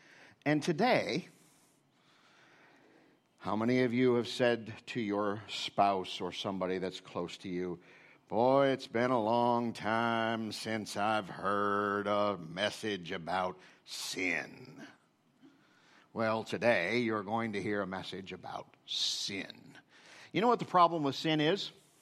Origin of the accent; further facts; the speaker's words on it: Michigan, United States; I'm not an Aussie. If you're still trying to work out whether I'm a Canuck or a Yank, I am the latter. I am a Yank. I am from Michigan.